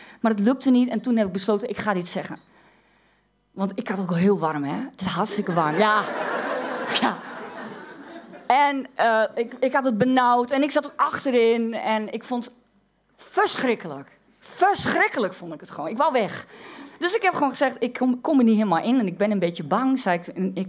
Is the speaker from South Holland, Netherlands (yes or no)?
no; Overijssel, Netherlands; Dat weet ik, omdat ik uit Twente kom.